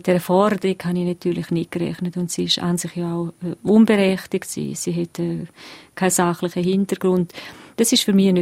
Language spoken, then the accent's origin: German; Graubünden, Switzerland; Ja, also ich bin Bündner